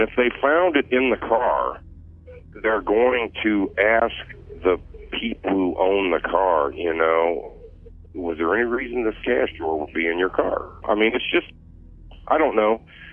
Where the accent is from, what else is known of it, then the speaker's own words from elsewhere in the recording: Bloomington, United States; I'm from Bloomington, and I don't know.